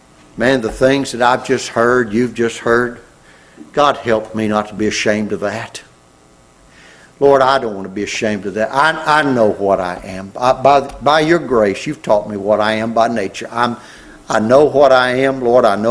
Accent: Louisiana, United States; I remember growing up in Louisiana and stuff, you know, mom and dad had. The restaurant, the aluminum company, all the stuff, the land.

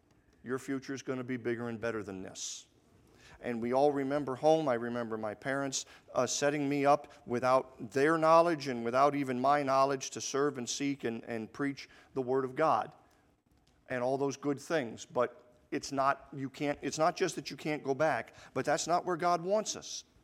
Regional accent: Alaska, United States; I was born and raised in Alaska. And really, any chance I've gotten since we've been married, I've loved to take my wife back to Alaska.

